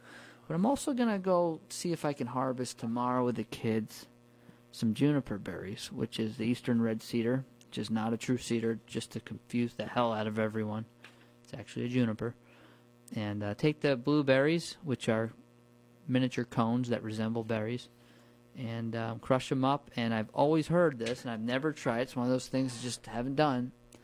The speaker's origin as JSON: {"language": "English", "region": "New York", "country": "United States", "tie": "born or raised there", "said": "it's too humid where I grew up in the Hudson Valley"}